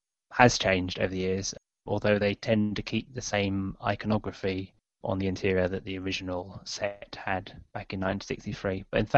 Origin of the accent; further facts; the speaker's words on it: London, United Kingdom; from London, England.